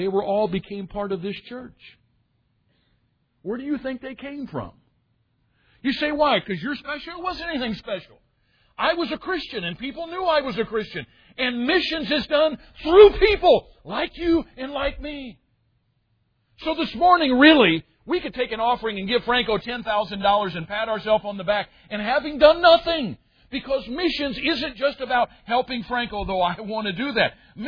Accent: Illinois, United States; Dale was from North Carolina. I was from Southern Illinois. We both joined the Navy

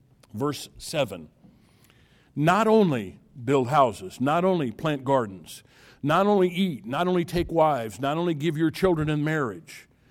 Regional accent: United States; I'm an American, but this world is not my home.

